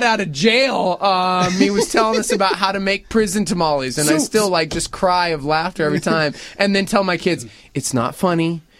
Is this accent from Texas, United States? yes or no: yes; Texas, United States; even though we're from Texas